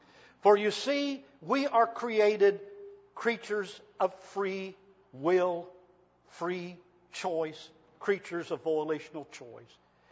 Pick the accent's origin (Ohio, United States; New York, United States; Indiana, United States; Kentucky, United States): Kentucky, United States; When I grew up on Squabble Creek, when I grew up in the mountains, we walked out the creek hollow